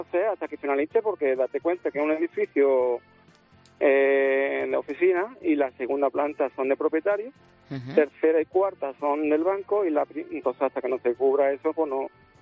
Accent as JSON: {"language": "Spanish", "town": "Marchena", "region": "Andalusia", "country": "Spain", "tie": "born or raised there", "said": "en la Feria de Marchena, en mi pueblo, en Sevilla."}